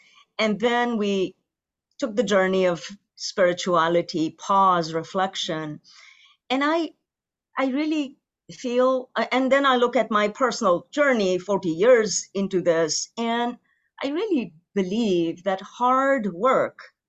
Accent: Pakistan; so I grew up in Pakistan. It's a different, the haves and the have-nots, the perspectives are so different.

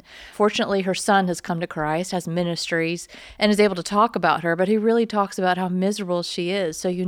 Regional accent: Florida, United States; Yeah, I remember growing up in Florida. It was part of the Florida motto.

